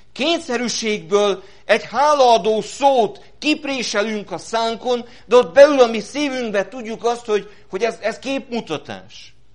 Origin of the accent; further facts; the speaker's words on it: Eger, Heves, Hungary; magyar állampolgár vagyok. És annál is inkább, mert egyik részről, Magyarországról származok, Eger környékéről